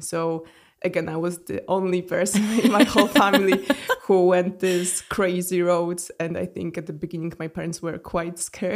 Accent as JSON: {"language": "English", "country": "Poland", "tie": "born or raised there", "said": "I grew up in Poland, where only painting and sculpture are considered as true art."}